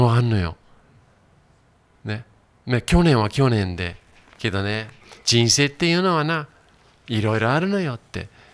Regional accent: Yokohama, Kanagawa, Japan; 私もいつも横浜育ちで言うんですけれども、田舎町の経験もあるんですね。それはもう3歳の時から、長野の野尻湖っていうところに別荘借りてて

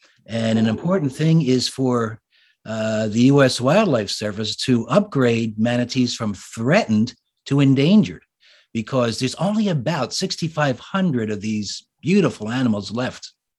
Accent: Philadelphia, Pennsylvania, United States; born there; now in Bucks County, United States; Now, again, I was born in Philadelphia, and I guess I was around 7 years old

